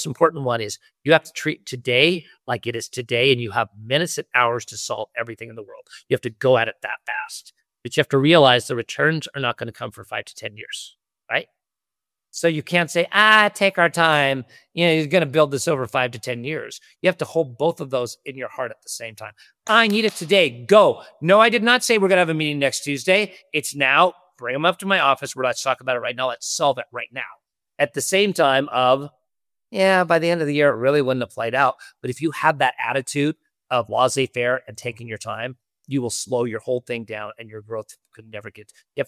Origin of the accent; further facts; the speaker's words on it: Montana, United States; I'm a guy from Montana who makes bags that my friends want to use.